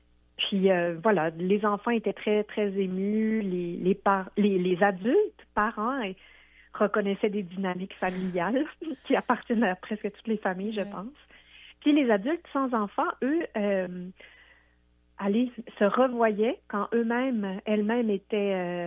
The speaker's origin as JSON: {"language": "French", "town": "Quebec City", "region": "Quebec", "country": "Canada", "tie": "born there", "said": "je suis née à Québec. J'ai fait mes études universitaires à Québec. Je suis encore très attachée à la ville."}